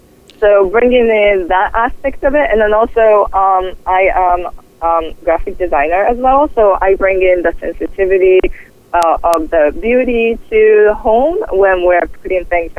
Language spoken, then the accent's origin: English; Japan; Oh, by the way, I'm originally from Japan.